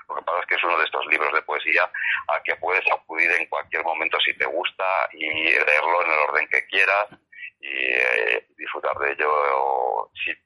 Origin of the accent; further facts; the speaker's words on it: Collado Villalba, Community of Madrid, Spain; Cuando era niño, montaba en bicicleta en la Sierra de Madrid, concretamente en Collado Villalba